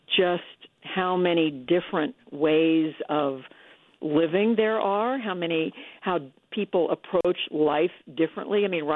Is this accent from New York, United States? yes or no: no; Tulsa, Oklahoma, United States; born there; also born or lived in Germany / Missouri / New Jersey / Taiwan; I was born in Tulsa, Oklahoma. My father was in the military. We moved around. I went to seven different schools by the time I was in seventh grade. We lived in Germany when I was very young.